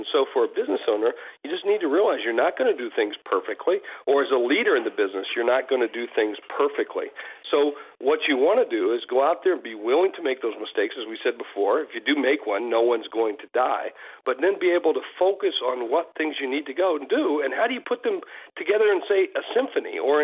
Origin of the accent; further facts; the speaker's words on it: South Dakota, United States; You know, I'm from South Dakota, where we've got a bunch of cowboys